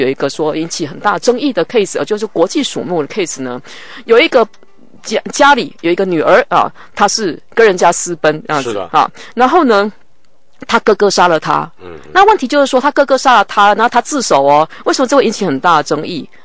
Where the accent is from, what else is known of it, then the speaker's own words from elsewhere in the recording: Taiwan; 我们台湾人觉得说做这样的事情是有可能是一个孝顺的儿子